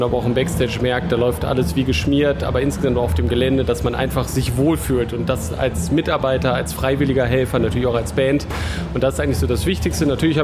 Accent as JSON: {"language": "German", "town": "Bonn", "region": "North Rhine-Westphalia", "country": "Germany", "tie": "born or raised there", "said": "Also ich bin ja selber Bonner, bin ja oder ja in Bonn aufgewachsen. Meine Praxis ist ja auch in Bonn"}